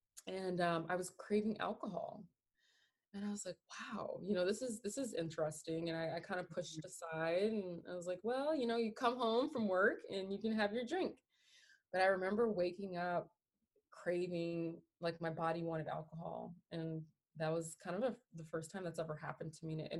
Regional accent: New Orleans, Louisiana, United States; I grew up, both sides of my family are also heavy drinkers. Mm-hmm. We're originally from New Orleans.

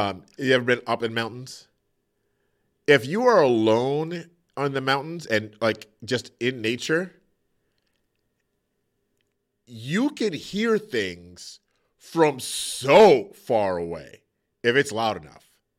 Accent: Brooklyn, New York, United States; also born or lived in North Carolina; I grew up in Brooklyn, New York. And my formative years were in North Carolina.

